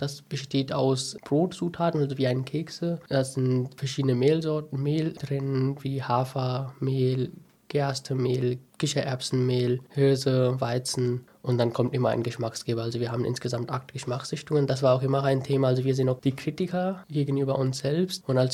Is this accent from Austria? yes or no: no; India; now in Germany; Das ist vor 5 Jahren in Indien entstanden. Ich komme auch aus Indien.